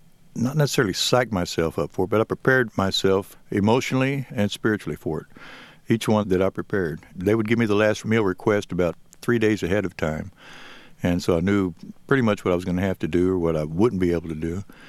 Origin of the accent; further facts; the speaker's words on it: San Antonio, Texas, United States; He was from San Antonio, which is my hometown